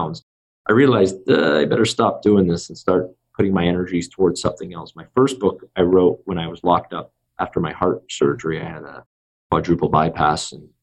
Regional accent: Canada; I'm Canadian

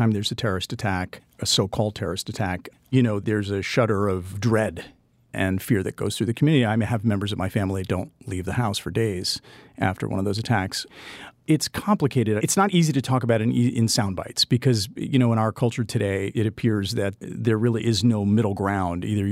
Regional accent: Wisconsin, United States; also born or lived in New York; My dad ended up moving the family out to Wisconsin. I was born in New York. My mom never forgave him for that, moving her out to the hinterlands. Yeah, I grew up in Wisconsin

